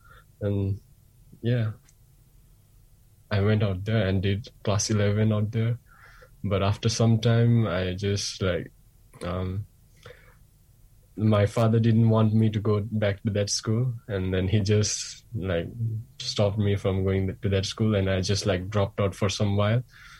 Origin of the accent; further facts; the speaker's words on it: India; Growing up in India, like I'm from a small village, which is 8 kilometers down from the main town.